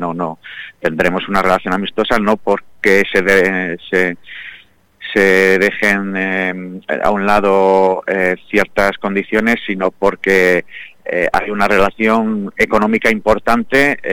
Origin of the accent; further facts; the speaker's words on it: Spain; somos europeos, somos españoles